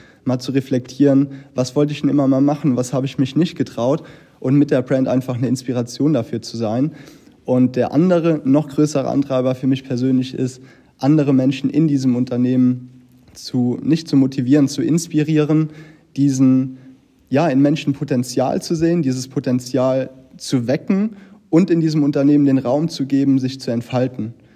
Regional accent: Cologne, North Rhine-Westphalia, Germany; Also ich komme mitten aus Köln.

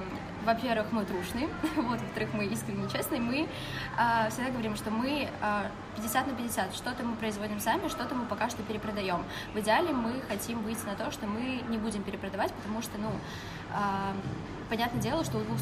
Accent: Chelyabinsk, Chelyabinsk Oblast, Russia; now in Moscow, Russia; мы из Челябинска. Но в этом году получилось так, что мы решили остаться в Москве

